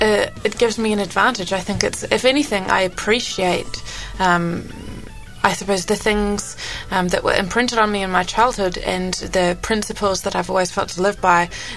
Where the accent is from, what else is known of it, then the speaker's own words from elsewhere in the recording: New Zealand; growing up in Nuevo Zelanda is, you know, has certainly influenced obviously the person that I am